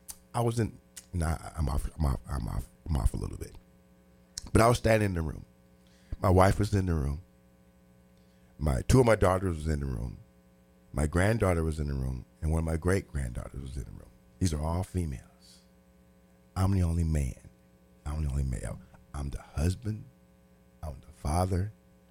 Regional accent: Terre Haute, Indiana, United States; My hometown's Terre Haute, and there's seven in my family, but my dad died when I was in the ninth grade, and I wanted to be a musician.

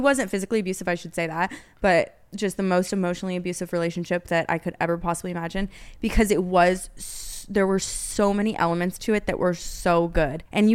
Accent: New Zealand; I'm a Kiwi. Down under.

